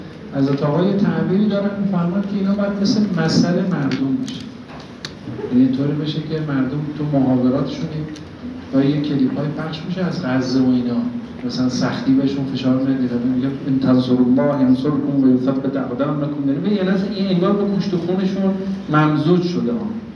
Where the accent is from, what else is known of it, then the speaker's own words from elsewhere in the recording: Hamadan, Iran; accent: Hamadani; ما همدانی ها متاسفانه بیرون هم بریم این لحجمون رو ازاره مخفی میکنیم که نگر ما همدانی هستیم